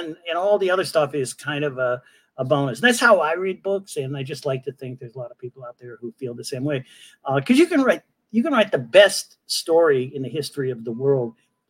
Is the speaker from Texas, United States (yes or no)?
no; Ohio, United States; Now, amazingly enough, I'm from Ohio, and I went to college in a small town in southeastern Ohio.